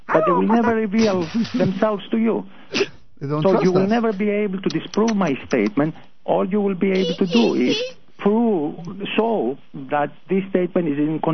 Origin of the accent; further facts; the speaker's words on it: Greece; accent: Greek; my accent is actually Greek.